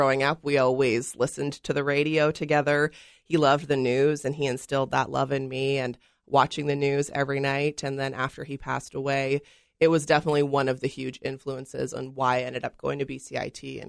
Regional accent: Summerland, British Columbia, Canada; I grew up in Summerland

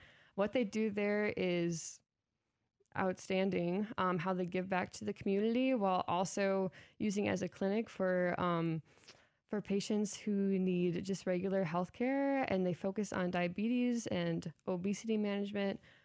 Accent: Rock Rapids, Iowa, United States; Originally, I'm from Northwest Iowa in a small town of Rock Rapids.

